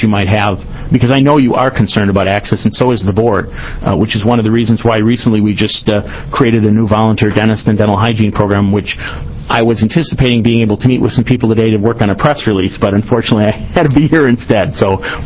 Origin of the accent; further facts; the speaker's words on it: Wisconsin, United States; now in Oregon, United States; I'm not an Oregonian. You probably can tell that from my voice. I'm always told I have an accent. I'm from Wisconsin